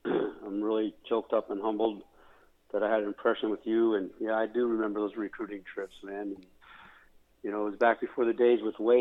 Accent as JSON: {"language": "English", "town": "Whitehall", "region": "Pennsylvania", "country": "United States", "tie": "born or raised there", "said": "I grew up in Whitehall, Pennsylvania. You're right. It was right suburb of Allentown and right there at the foothills of the cement mills and the steel mills."}